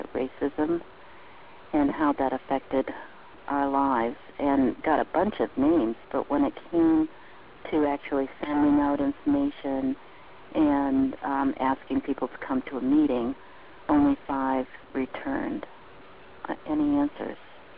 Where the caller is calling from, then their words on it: New Hampshire, United States; Hi, I'm calling from New Hampshire.